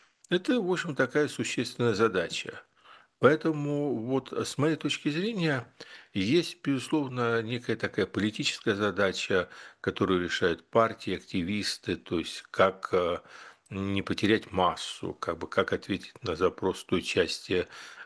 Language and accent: Russian; Kyiv, Ukraine; Я же киевлянин